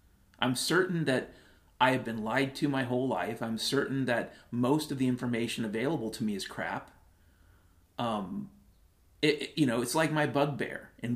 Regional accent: Washington, United States; What I can tell you from my own experience based upon growing up in Washington State is there's something seriously fucked in the environment.

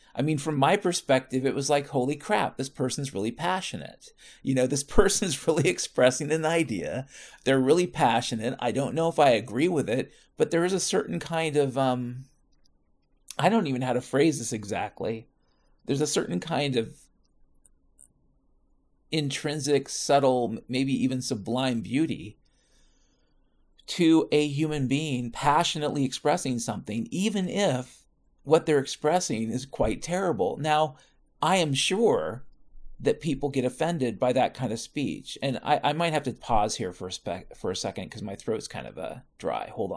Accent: Washington, United States; and I grew up in Washington State

